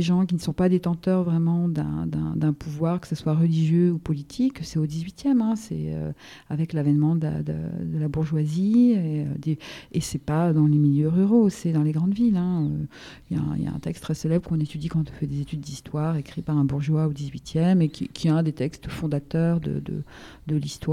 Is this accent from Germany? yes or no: no; France; Moi, je viens du centre de la France, donc Saint-Benoît est quand même très très représenté.